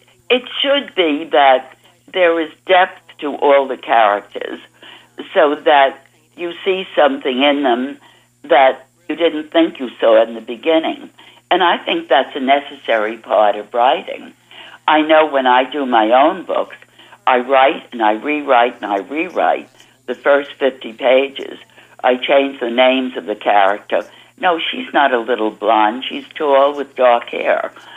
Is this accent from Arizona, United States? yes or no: no; Bronx, New York, United States; now in New Jersey, United States; Well, I was raised in the Bronx, and then lived in New York for a few years, and then moved out to New Jersey.